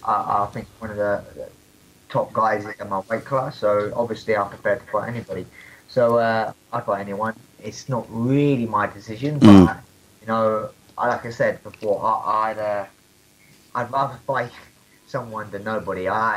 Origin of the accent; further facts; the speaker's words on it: London, United Kingdom; So it's my hometown in the O2.